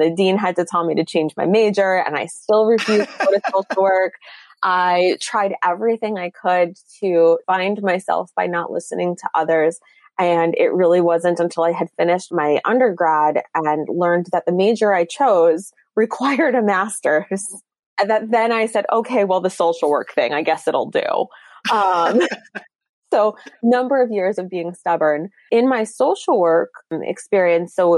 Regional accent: Connecticut, United States; I was the kid that grew up at the stable. Very fortunate that I had that experience. I grew up actually in Connecticut.

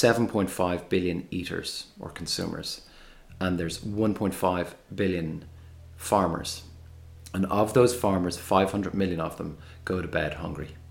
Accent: Blackrock, Leinster, Ireland; now in Greystones, Ireland; I'm the youngest of five kids. We grew up in Blackrock. My dad's from Limerick, my mum, Richard Nailish, my mum is from Ringsend.

